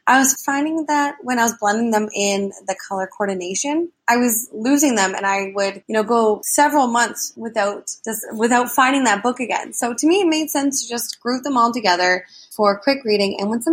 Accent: Toronto, Ontario, Canada; Hi, Anne. … I'm from Toronto, Ontario, Canada.

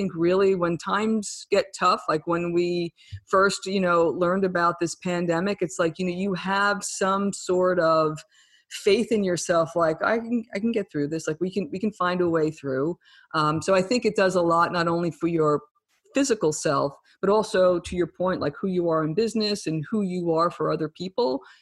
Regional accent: New Jersey, United States; when you come from a very urban environment like I did growing up in New Jersey

